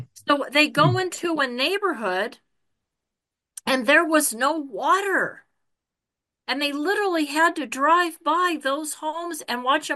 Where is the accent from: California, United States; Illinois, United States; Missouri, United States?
California, United States; I live in Orange County, but I grew up in Kern County, big ag and oil area.